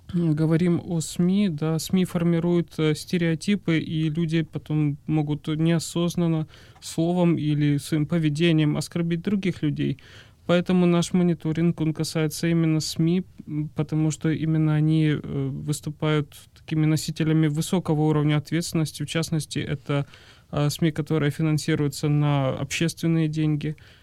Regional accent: Slovakia; я из Словакии

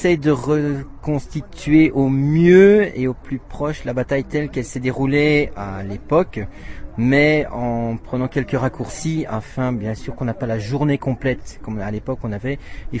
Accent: Belgium; Je suis originaire de Belgique

